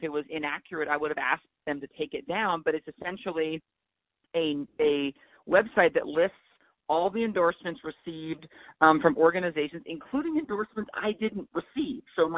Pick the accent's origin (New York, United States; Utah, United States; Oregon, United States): Oregon, United States; The Dalles; I grew up in Eastern Oregon. I'm from Duffer and the Dalles